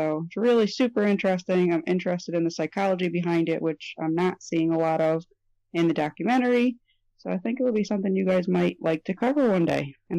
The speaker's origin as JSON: {"language": "English", "region": "New York", "country": "United States", "said": "I'm from the Capital Region in upstate New York"}